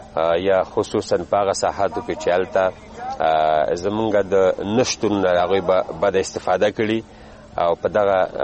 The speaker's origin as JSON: {"language": "Persian", "town": "Sholgara", "region": "Balkh", "country": "Afghanistan", "said": "از ولسوالی شولگره ولایت بلخ."}